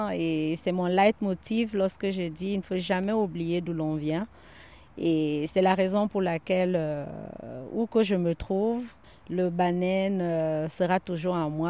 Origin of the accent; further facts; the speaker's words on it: Cameroon; also born or lived in Germany; now in Montpellier, France; On est parti du Cameroun, on a fait un détour en Allemagne, maintenant sur Montpellier.